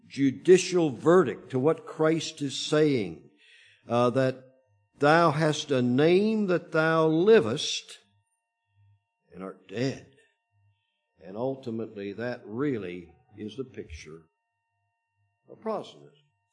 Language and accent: English; Indianapolis, Indiana, United States; there was a library in my hometown of Indianapolis, and again, a Protestant library, and I got access.